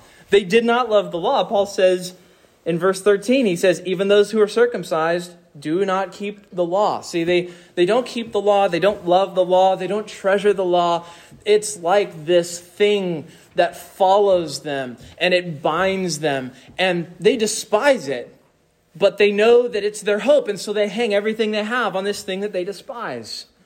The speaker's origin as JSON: {"language": "English", "town": "Stafford", "region": "Kansas", "country": "United States", "tie": "born or raised there", "said": "My hometown had its own Facebook. It was called the newspaper. And it was a town that was 1 mile by 1 mile. We had 5,000 people that lived in Stafford, Kansas."}